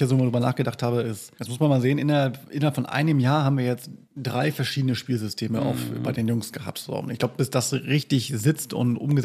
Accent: Münster, North Rhine-Westphalia, Germany; Ja, ich meine, wir sind Münsteraner

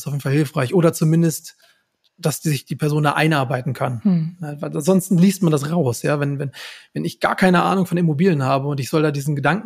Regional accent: Goslar, Lower Saxony, Germany; born there; now in Paderborn, Germany; ich bin 38 Jahre alt, bin verheiratet und komme gebürtig aus dem Harz, aus Goslar am Harz, um genau zu sein, und wohne heute mit meiner Frau in Paderborn.

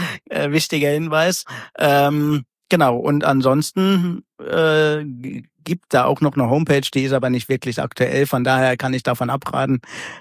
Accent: Schmalkalden, Thuringia, Germany; ich bin selbst in Thüringen aufgewachsen, in Schmalkalden

